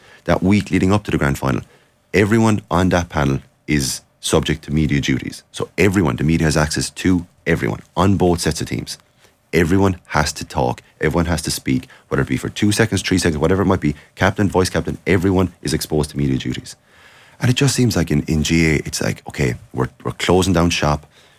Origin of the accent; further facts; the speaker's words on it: Northern Ireland, United Kingdom; I'm from Ulster.